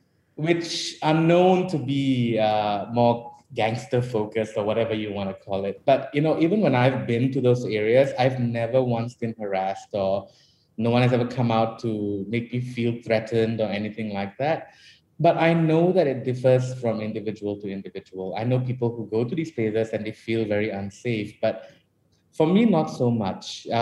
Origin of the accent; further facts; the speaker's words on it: Klang, Selangor, Malaysia; I'm from Klang. You know, but the truth is, you find that Klang is actually a really lovely place